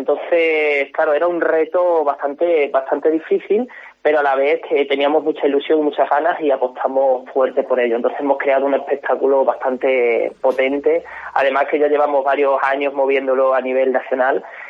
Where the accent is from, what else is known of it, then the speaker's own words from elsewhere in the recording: Extremadura, Spain; Extremadura, que es mi tierra